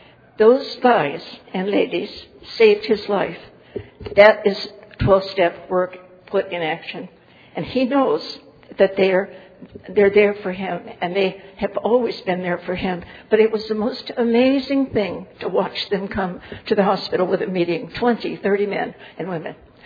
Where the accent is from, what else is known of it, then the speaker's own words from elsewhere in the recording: San Diego, California, United States; from San Diego.